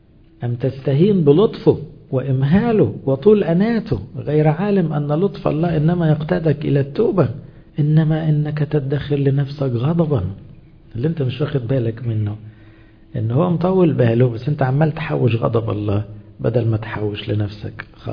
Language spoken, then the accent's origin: Arabic; Egypt; وظن أن احنا كمصريين دقنا ده آخر سنتين بشكل صريح